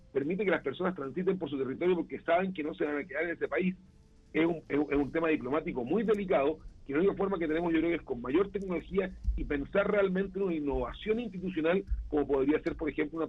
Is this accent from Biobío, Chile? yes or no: yes; Concepción, Biobío, Chile; Yo, que soy de Concepción, también ocurre